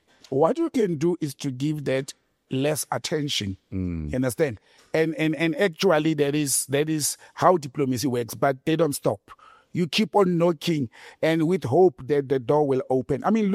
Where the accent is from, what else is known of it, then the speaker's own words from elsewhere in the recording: South Africa; I appreciate being a South African.